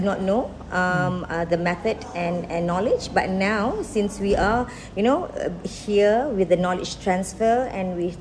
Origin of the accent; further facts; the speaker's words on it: Taiping, Perak, Malaysia; Well, I'm from Malaysia, born and raised in Malaysia, mm-hmm. and in a small town named Taiping, okay. In a northern state of Malaysia, where the state called Perak.